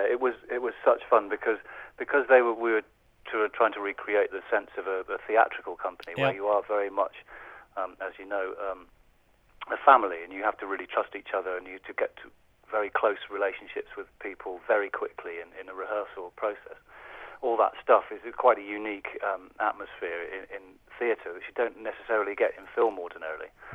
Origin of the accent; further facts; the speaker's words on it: South West England, United Kingdom; when I was very small, I grew up in Somerset